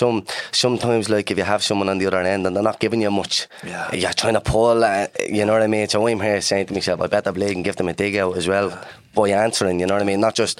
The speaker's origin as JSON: {"language": "English", "town": "Dublin", "region": "Leinster", "country": "Ireland", "tie": "born or raised there", "said": "I'm from Dublin's North Inner City. I'm from Doors Estuary Flats. And my earliest memories growing up in the flats was like very positive, like the community spirit was unbelievable, boys. Like, I would not change my upbringing for anything."}